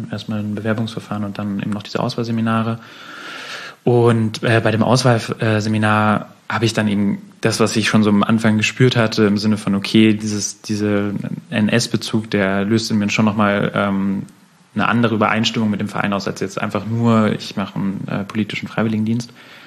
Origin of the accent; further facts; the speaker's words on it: Munich, Bavaria, Germany; weil das so als Münchner irgendwie nicht so ganz auf der Landkarte bis dahin war.